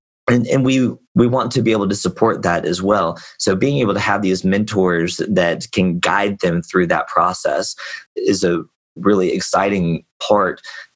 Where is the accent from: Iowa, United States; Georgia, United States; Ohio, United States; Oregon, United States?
Georgia, United States; followed closely behind Georgia, my home state